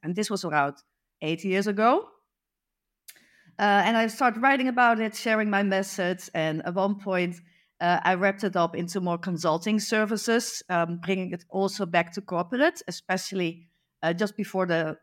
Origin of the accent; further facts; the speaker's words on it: Netherlands; I am from the Netherlands.